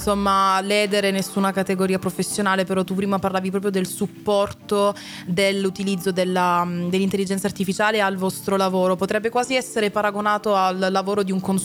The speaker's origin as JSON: {"language": "Italian", "town": "Lecce", "region": "Apulia", "country": "Italy", "said": "io che sono leccese, quindi siamo tutti e due del sud in realtà"}